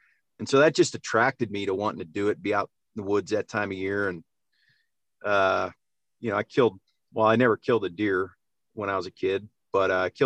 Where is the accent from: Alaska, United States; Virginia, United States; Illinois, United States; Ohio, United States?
Ohio, United States; And I grew up in Ohio, so it's all whitetails there.